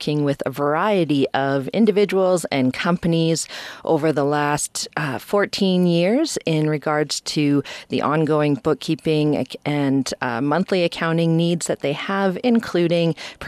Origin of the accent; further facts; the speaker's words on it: Prince George, British Columbia, Canada; I am a married mother of six, 37-year-old woman here, born and raised in Prince George